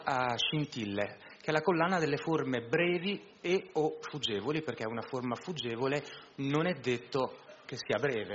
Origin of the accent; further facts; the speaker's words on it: Mantua, Lombardy, Italy; io sono originario di Mantova, ho fatto il Belfiore, il liceo